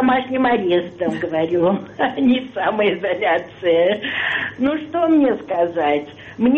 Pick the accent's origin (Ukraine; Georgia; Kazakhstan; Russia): Russia; Moscow; born there; я родилась в Москве, в Плотниковом переулке, на Арбате.